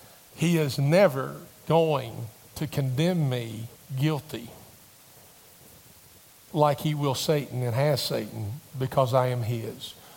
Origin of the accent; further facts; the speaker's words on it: Somersville, United States; I said, I grew up in Somersville. And they go, Somersville? And they go, what part? And I mean, it's a town of about 500.